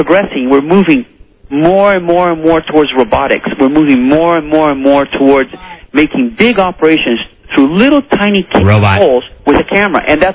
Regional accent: Brazil; I am from Brazil. My father's actually American, and I have a Brazilian mother. And I was born in Brazil.

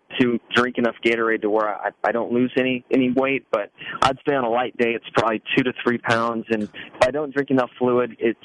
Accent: California, United States; Growing up in Southern California, I thought I was going to race Indy cars, so Indy has a very special place in my heart

